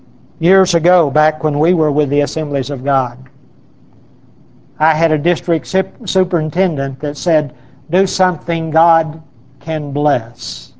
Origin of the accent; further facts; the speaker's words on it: Oklahoma, United States; I was born in Oklahoma City, and I was reared in LaFleur County, so surely you know about count coup.